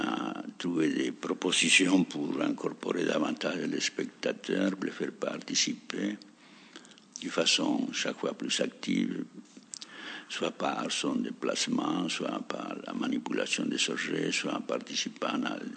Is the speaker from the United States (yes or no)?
no; Argentina; French is a second language; now in Paris, France; Je suis venu en France de l'Argentine dans l'année 58.